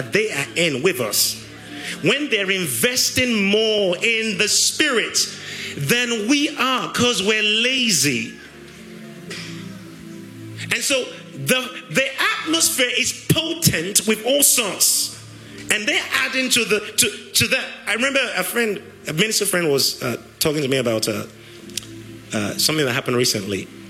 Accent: United Kingdom; So everyone on the queue, because we're British, right?

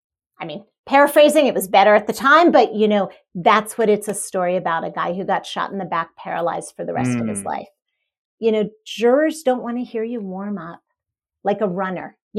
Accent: Maryland, United States; I grew up in Maryland. So I had a little bit of a different experience, although still East Coast.

